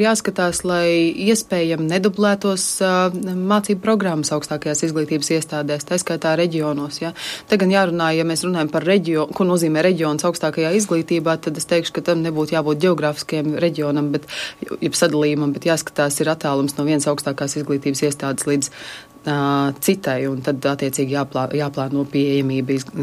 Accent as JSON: {"language": "Latvian", "town": "Ventspils", "region": "Courland", "country": "Latvia", "said": "Es nāku no Ventspils"}